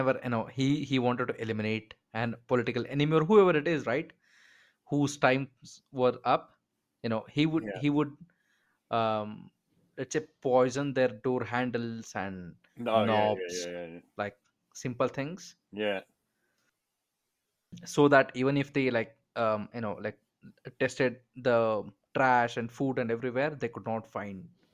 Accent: India; It's kind of weird sitting in this position right now as an Indian, because India never used to do these things

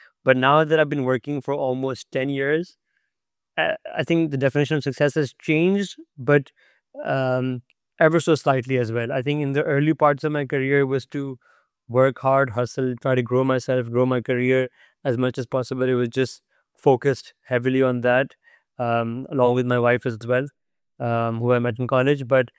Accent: Karachi, Sindh, Pakistan; English is a second language; also born or lived in Lahore / Islamabad; I am originally from Pakistan. I grew up in the city of Karachi, where I went to school and middle school and high school. I also went to university in Pakistan as well, in another city called Lahore.

